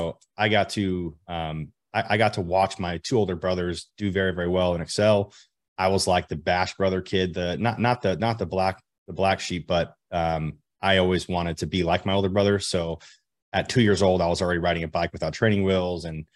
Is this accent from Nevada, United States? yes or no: yes; Las Vegas, Nevada, United States; I grew up in Las Vegas. I'm 30 years old today in 2022. I grew up in Las Vegas, you know, humble family, humble upbringing.